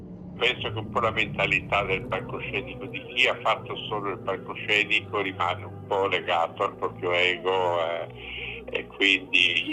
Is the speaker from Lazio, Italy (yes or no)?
no; Trieste, Friuli-Venezia Giulia, Italy; moved away as an adult; now in Milan, Italy; Sono triestino. Sono venuto a vivere nel 66 a Milano, quando ho iniziato poi a lavorare alla Scala, e quindi sono stato alla Scala per circa 30 anni.